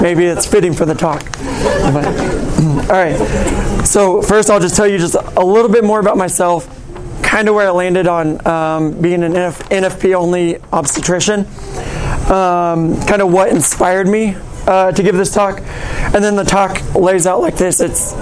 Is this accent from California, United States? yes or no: no; Sabetha, Kansas, United States; now in Colwich, United States; I'm from Sabetha, Kansas. That's northeast Kansas, 3.5 hours away from here.